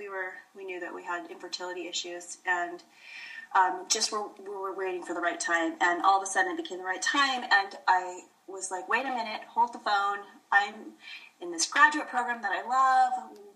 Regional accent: Los Angeles, California, United States; No, I'm from the Los Angeles area.

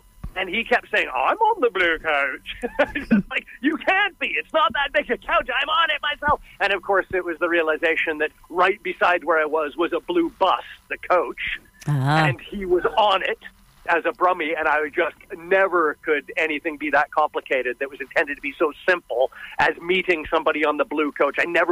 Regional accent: Canada; who are also as Canadian as I am.

